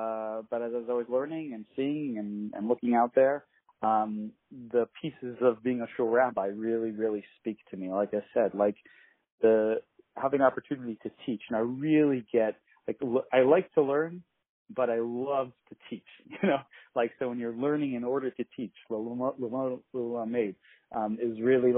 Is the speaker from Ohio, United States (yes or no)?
no; Brooklyn, New York, United States; Again, I grew up in Brooklyn, so every shul was out of town for me. Out of town meant it was not in New York.